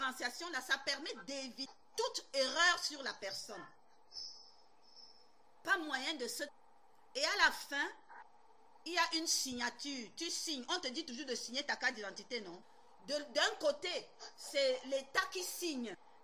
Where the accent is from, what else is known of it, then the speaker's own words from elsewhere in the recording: Cameroon; Même comme aujourd'hui, on a plutôt tendance à cacher qu'on est Camerounais.